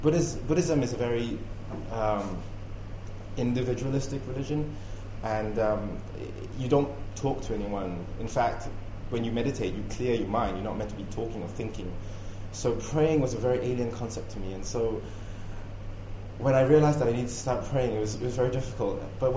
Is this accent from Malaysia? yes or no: yes; Malaysia; growing up in Malaysia.